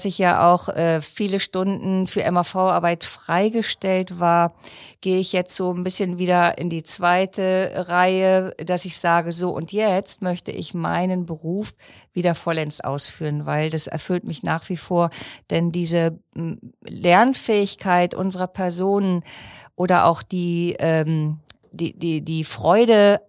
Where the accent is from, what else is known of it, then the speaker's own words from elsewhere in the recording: Lower Saxony, Germany; ich habe meine Kindheit im Hümmling verbracht und bin sozusagen aufgewachsen auf einem Bauernhof. Mhm. Schule, Kindergarten, diese ganzen Dinge habe ich in einem Dorf, in einem kleinen Dorf erlebt